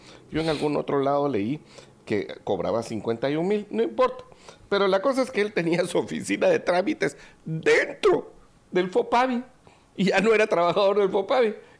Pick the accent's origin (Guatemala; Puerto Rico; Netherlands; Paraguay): Guatemala; como guatemaltecos, sí, como ciudadanos de este país, como habitantes